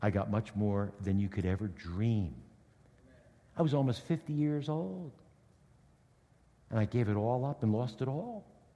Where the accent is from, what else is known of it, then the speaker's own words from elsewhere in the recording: East Coast, United States; I loved New Jersey. I grew up in the East Coast.